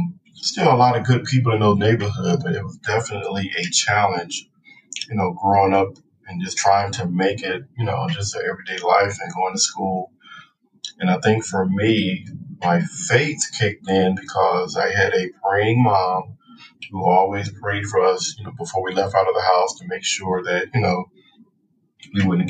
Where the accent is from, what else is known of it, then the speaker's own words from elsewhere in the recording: Compton, California, United States; During the time that I was growing up in Compton, we were the fourth most dangerous city in the United States